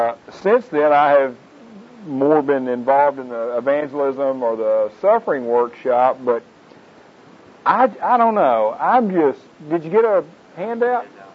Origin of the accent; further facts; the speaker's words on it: Forney, Texas, United States; I'm from the Dallas area. Actually, I'm from Forney, which is, anybody know where Forney is?